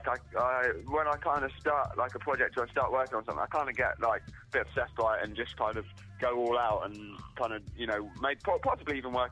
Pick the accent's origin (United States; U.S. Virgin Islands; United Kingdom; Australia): United Kingdom; East of England; I'm from Norfolk.